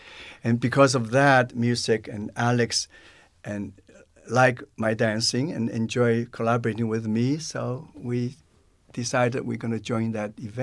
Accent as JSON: {"language": "English", "country": "China", "tie": "born or raised there", "said": "I grew up in China."}